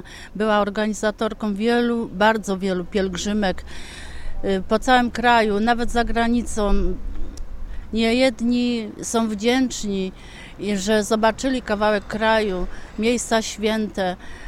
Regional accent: Blizanów, Greater Poland Voivodeship, Poland; z Blizanowa, parafia Blizanów.

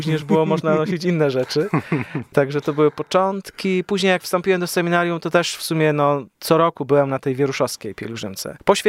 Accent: Węglewice, Łódź Voivodeship, Poland; ja spędziłem dzieciństwo w Węglewicach, to jest taka piękna miejscowość w dekanacie wieruszowskim

